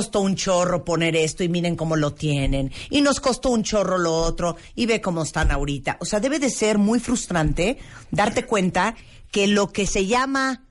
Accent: Mexico City, Mexico; Hidalguense, somos Miguel Hidalguenses.

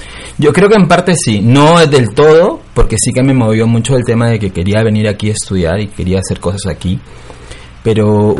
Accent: Lima, Peru; Pues yo soy de Lima. Bueno, en realidad mi familia es de Trujillo, pero nos hemos criado en Lima y yo llevo aquí 9 años.

